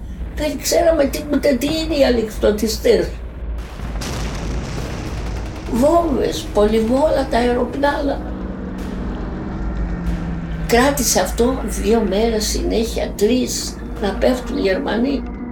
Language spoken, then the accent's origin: Greek; Daratsos, Crete, Greece; born there; Εγώ γεννήθηκα στο Δαράτσο. Το 1η Νοεμβρίου του 1926. Έζησα ωραία παιδικά χρόνια. Είμαστε μια πολυμελής οικογένεια. 9 παιδιά.